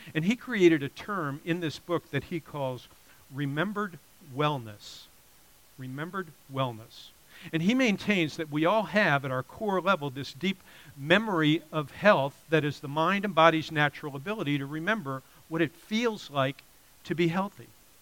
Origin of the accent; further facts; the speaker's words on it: Florida, United States; I was raised in Florida. My mom lives down there with a couple of my brothers